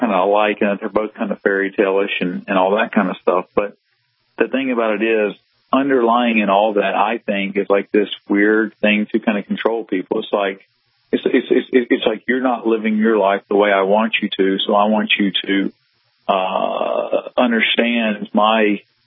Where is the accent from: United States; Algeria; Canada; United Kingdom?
United States; the South; And I'm from the South originally